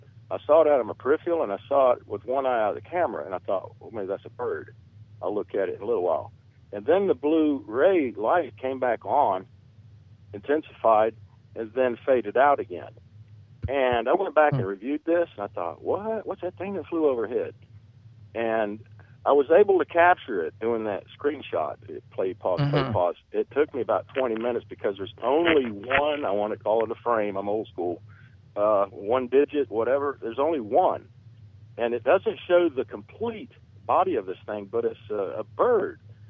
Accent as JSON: {"language": "English", "region": "Florida", "country": "United States", "said": "Listen, I'm from Florida. I'm from Florida."}